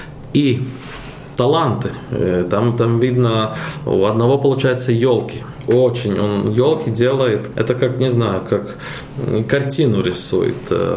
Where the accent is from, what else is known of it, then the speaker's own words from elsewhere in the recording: Aleppo, Aleppo Governorate, Syria; now in Latvia; мы, конечно, оба из Алеппо, но бываем и 3 раза, и 4 раза в неделю в Риге